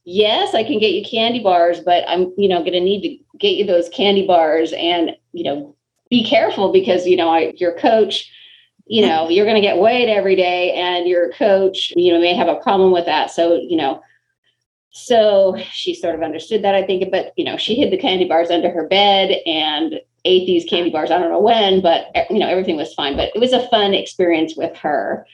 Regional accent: Canada; as a Canadian gymnast, we sort of knit with my friends telling me

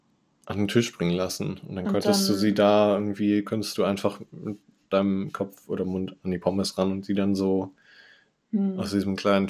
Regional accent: Düsseldorf, North Rhine-Westphalia, Germany; In Düsseldorf, wo ich herkomme

